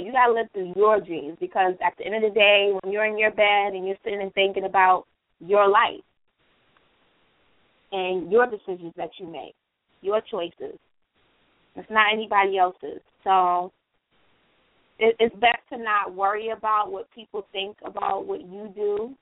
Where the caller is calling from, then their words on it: Long Island, New York, United States; Everybody … I'm coming from Long Island, New York.